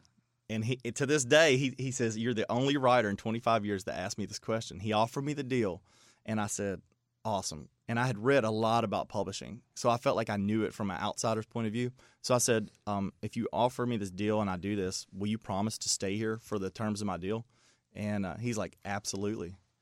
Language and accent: English; Bardstown, Kentucky, United States; Well, there's actually, from our hometown